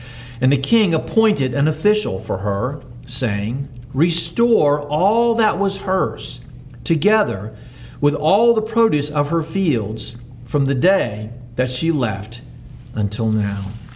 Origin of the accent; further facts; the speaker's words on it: Texas, United States; I'm from Texas. That's where I'm from.